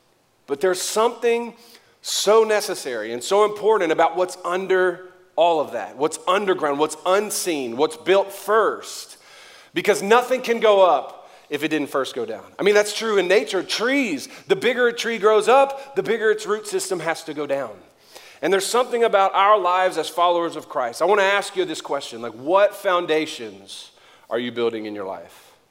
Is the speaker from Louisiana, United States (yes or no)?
yes; Louisiana, United States; I'm from Louisiana. We are 50th on every list